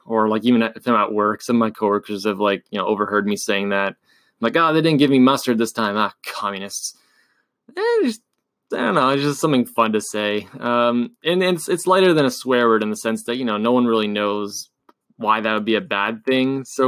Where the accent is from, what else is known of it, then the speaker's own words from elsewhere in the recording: Canada; Well, as previously stated, I'm from Canada, and that means we're just nice.